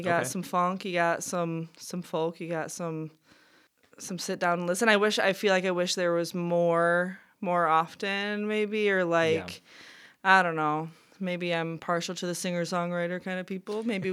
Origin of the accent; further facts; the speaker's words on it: North Muskegon, Michigan, United States; I grew up in North Muskegon, went to Reese Puffer. Yeah. Lived here my whole life, except for a year I was in Germany. I was an exchange student.